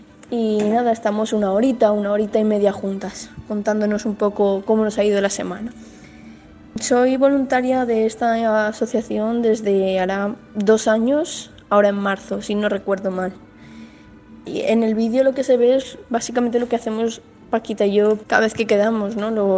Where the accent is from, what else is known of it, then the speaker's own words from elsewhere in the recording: Sedaví, Valencian Community, Spain; tengo 22 años, soy de Sedaví.